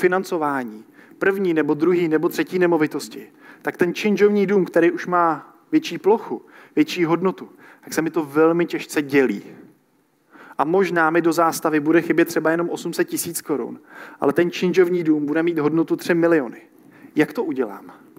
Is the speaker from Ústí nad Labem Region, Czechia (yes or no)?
yes; Kadaň, Ústí nad Labem Region, Czechia; Já jsem z Kadaně, 20 minut do Karlových Varů, hodinu do Ústí, hodinu do Prahy.